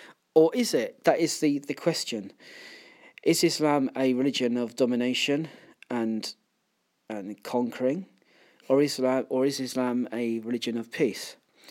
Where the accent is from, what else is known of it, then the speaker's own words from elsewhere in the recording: London, United Kingdom; I've lived in London for years. I'm from London.